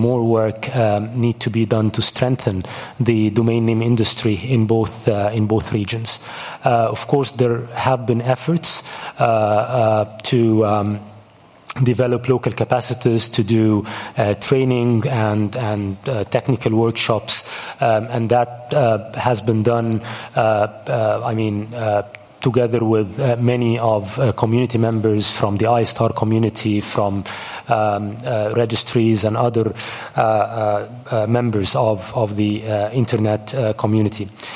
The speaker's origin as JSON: {"language": "English", "country": "Egypt", "said": "I come from Egypt and I'm based in Cairo, so I consider myself very much from Africa as well."}